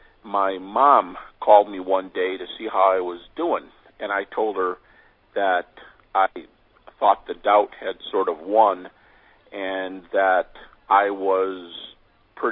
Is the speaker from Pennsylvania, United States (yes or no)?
no; Detroit, Michigan, United States; I was born and raised in Detroit, the Detroit, Michigan area, and I was raised in a Christian home